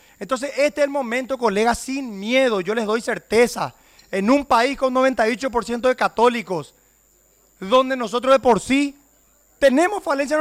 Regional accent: Paraguay; yo lo hago primero como paraguayo y segundo como un padre de familia preocupado con sus dos hijos varones.

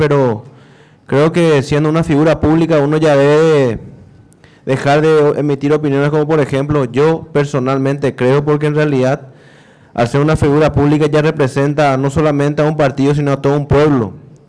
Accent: Paraguay; fueron piezas fundamentales para poder continuar siendo paraguayos en nuestra República

